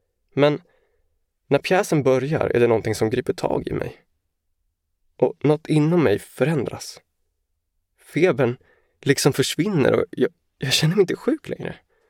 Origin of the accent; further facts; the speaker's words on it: Åland, Finland; also born or lived in Stockholm; Jag föddes i Stockholm eftersom pappa är svensk, men redan efter någon månad landade vi på Åland. Ja, inte minst för att mamma är ålänning. Åland har varit en väldigt fin plats att växa upp på, med sin vilda natur och trygga omgivning.